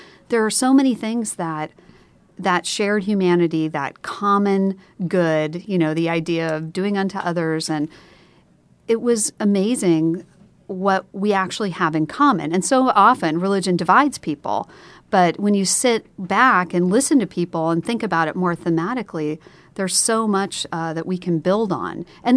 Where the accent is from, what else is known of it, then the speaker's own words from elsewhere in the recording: Midwest, United States; You know, I'm from the Midwest, so this is a Midwestern father here.